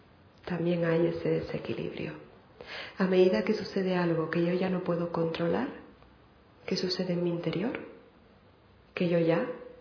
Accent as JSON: {"language": "Spanish", "region": "Canary Islands", "country": "Spain", "lives_now": "Barcelona, Spain", "said": "Originalmente soy de Canarias, con lo cual pido permiso para dar la conferencia en castellano, que me es mucho más fácil, entiendo bien el catalán, pero de momento no me he soltado hablarlo."}